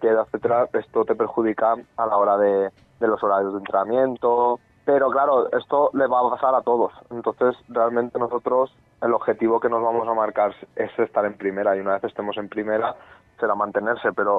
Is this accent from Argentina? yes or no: no; Valencia, Valencian Community, Spain; yo me he criado toda la vida en este club, ¿vale? Yo soy de aquí de Valencia.